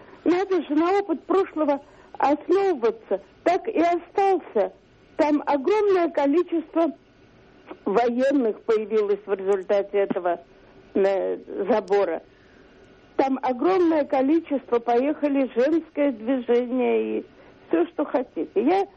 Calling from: Moscow, Russia; Я звоню из Москвы.

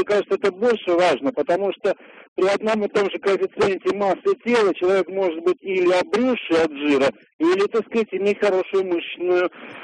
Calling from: Moscow, Russia; Здравствуйте, я звоню из Москвы. Еду сейчас вот как раз по Москве.

